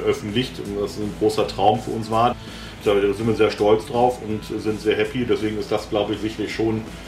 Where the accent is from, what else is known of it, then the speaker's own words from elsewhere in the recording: Grevenbroich, North Rhine-Westphalia, Germany; bin Bassist und mache Backing Vocals bei … komme aus Grevenbroich.